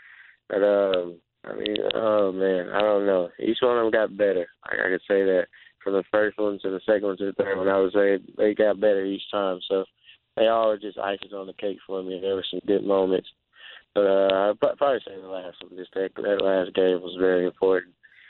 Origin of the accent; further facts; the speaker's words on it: Texas, United States; I mean, there's so many people there just from Texas and just from my hometown.